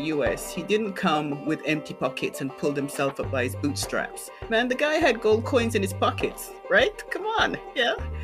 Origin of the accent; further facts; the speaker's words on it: East of England, United Kingdom; now in Canada; I grew up in England, not in London, in small town, rural Essex.